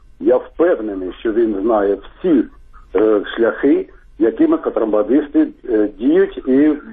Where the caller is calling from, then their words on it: Kharkiv, Kharkiv Oblast, Ukraine; я з Харкова.